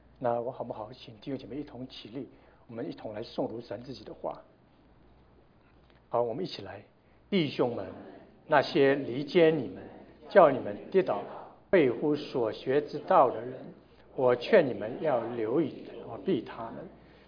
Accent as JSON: {"language": "Chinese", "region": "Shanghai", "country": "China", "tie": "born or raised there", "said": "这个我记得这个小时候在上海啊，夏天的时候，有的时候跟母亲这个到菜市场小菜场去"}